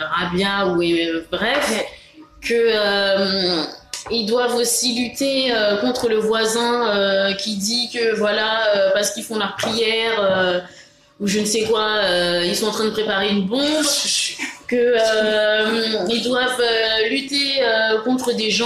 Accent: France; c'est vrai, on est français, mais bon, on n'est pas vraiment français

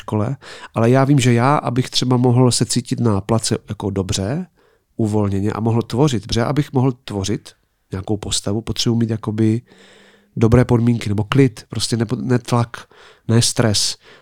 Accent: Ostrava, Moravian-Silesian Region, Czechia; A já jsem z Ostravy a vlastně tam taky není běžné, že by každý druhý herec v něčem hrál, jako ve filmu.

